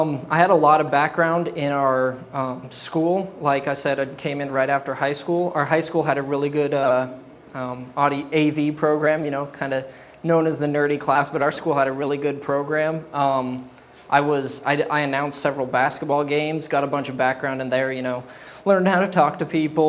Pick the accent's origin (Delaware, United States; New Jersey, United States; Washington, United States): Washington, United States; Palouse; now in Iraq; I'm from Palouse, Washington. It's a smaller town over by Spokane, WSU, that area.